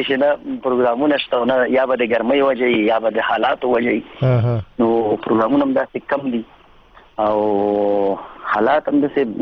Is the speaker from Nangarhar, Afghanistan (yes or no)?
yes; Jalalabad, Nangarhar, Afghanistan; زه په جلال آباد ښار کې پیدا شوم په ریګ شامت خان منطقه او کلی ورته وای په هغه ځای کې پیدا شوم